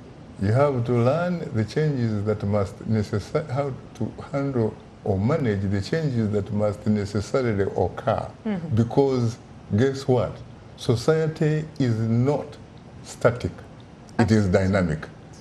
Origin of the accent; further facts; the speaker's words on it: Uganda; I come from Uganda in East Africa.